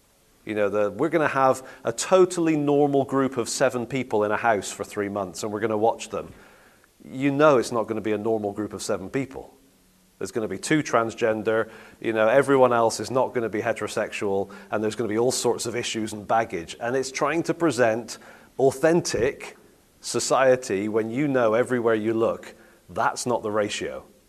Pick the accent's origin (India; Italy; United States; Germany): Italy; also born or lived in England; I grew up partly in Italy and partly in England